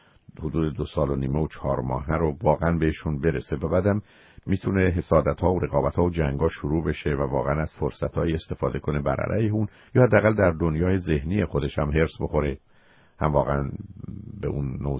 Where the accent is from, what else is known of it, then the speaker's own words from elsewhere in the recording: Iran; شاید که مقدار به دلیل اینکه ما ایرانی هستیم، اگر اون محیط ایرانی نباشه